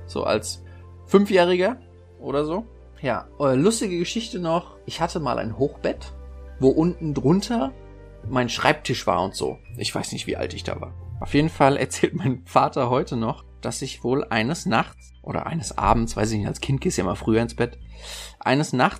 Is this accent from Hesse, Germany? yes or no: yes; Hesse, Germany; Ich bin ja Hesse.